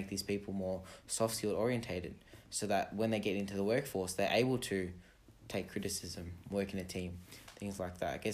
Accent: Australia; For me, I think that, you know, growing up in Australia, you get a lot more freedom to decide.

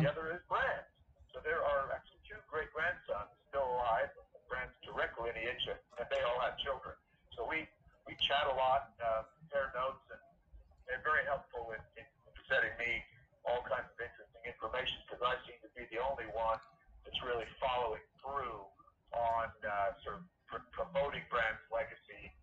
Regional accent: Montreal, Quebec, Canada; growing up in Montreal, Canada

